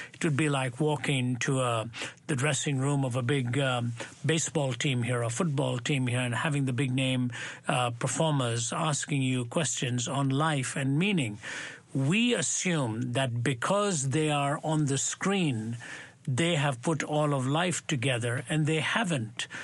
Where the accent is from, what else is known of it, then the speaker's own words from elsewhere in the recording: India; And, of course, growing up in India, the film industry is big